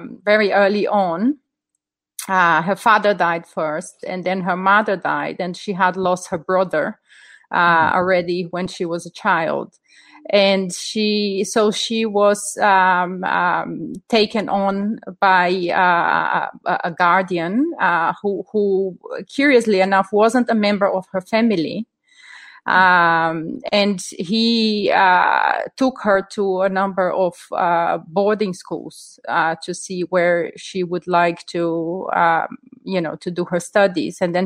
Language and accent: English; Brazil; now in United Kingdom; I'm originally from Brazil. I taught in many schools in Brazil and then in the UK.